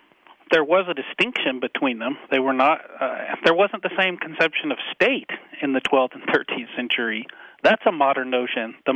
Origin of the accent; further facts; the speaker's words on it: United States; I mean, I grew up in America